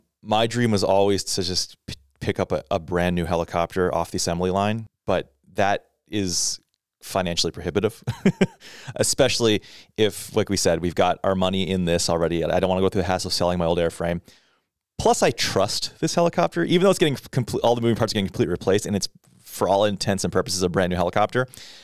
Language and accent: English; Texas, United States; I grew up in Texas. I'm allowed to say that.